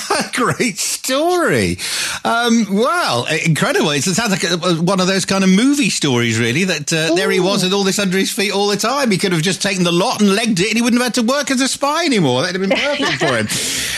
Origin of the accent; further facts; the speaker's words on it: Scotland, United Kingdom; I'm a Scot